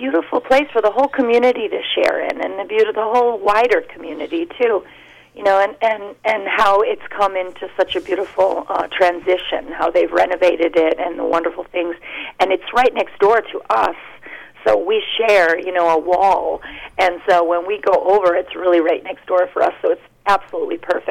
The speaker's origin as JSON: {"language": "English", "town": "Torrington", "region": "Connecticut", "country": "United States", "tie": "born or raised there", "said": "I grew up in Torrington, so for me the Warner Theater is very special."}